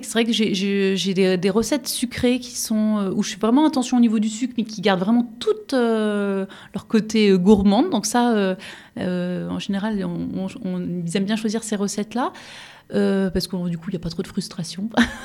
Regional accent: Grand Est, France; De l'Est de la France.

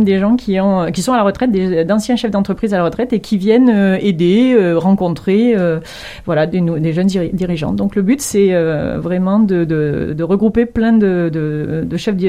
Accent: Digne-les-Bains, Provence-Alpes-Côte d'Azur, France; je suis originaire de Digne-les-Bains, mais ma mère est parisienne

